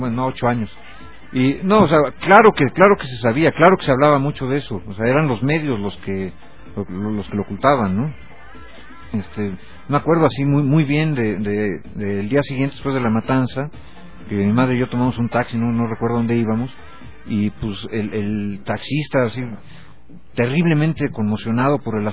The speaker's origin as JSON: {"language": "Spanish", "region": "Guanajuato", "country": "Mexico", "said": "Yo soy de Guanajuato, no lo digo en mala onda"}